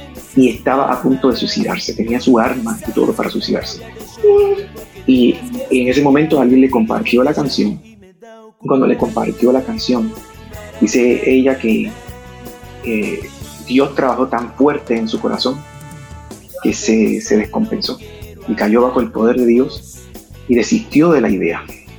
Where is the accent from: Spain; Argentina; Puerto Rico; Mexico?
Puerto Rico; Pero no soy de allá, soy puertorriqueño, hablo portugués, pero no soy brasileño.